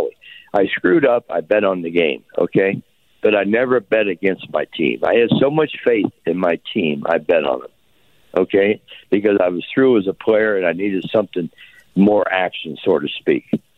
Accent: Cincinnati, Ohio, United States; I'm from Cincinnati, Ohio. I was born 3 miles from Great American Ballpark.

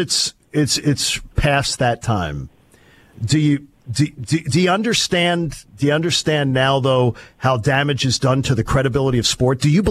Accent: Pennsylvania, United States; Growing up in Delaware County, Pennsylvania, gambling was prevalent.

